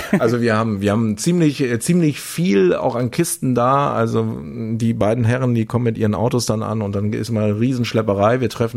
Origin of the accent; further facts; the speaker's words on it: Lingen, Lower Saxony, Germany; also ich komme aus Lingen, die anderen beiden nicht